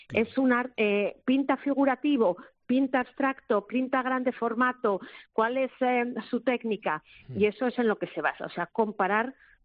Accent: Zaragoza, Aragon, Spain; Yo estudié químicas en la Universidad de Zaragoza, soy de Zaragoza.

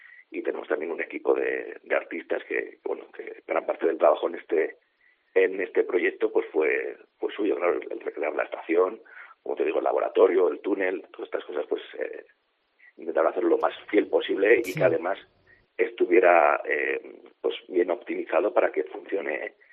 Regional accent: Zaragoza, Aragon, Spain; yo que soy de Zaragoza y tengo apartamento en Canfranc desde hace pues 30 años

